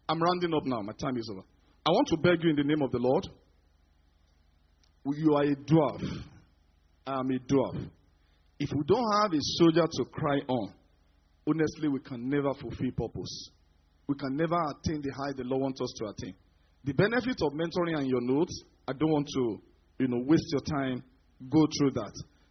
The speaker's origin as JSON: {"language": "English", "town": "Jos", "region": "Plateau", "country": "Nigeria", "said": "I told you I came from Jos."}